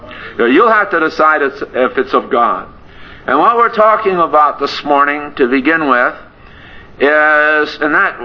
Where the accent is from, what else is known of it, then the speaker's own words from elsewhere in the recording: United States; I'm an American preaching to an Americans